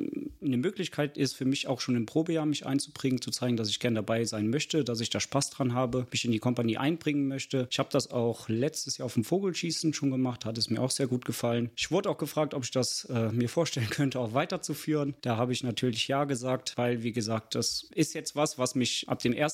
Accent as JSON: {"language": "German", "town": "Krefeld", "region": "North Rhine-Westphalia", "country": "Germany", "tie": "born or raised there", "also_born_or_lived": "Tönisvorst", "said": "Ja, ich komme gebürtig nicht aus Lang, sondern aus Tönisforst. Bin dann in Krefeld aufgewachsen"}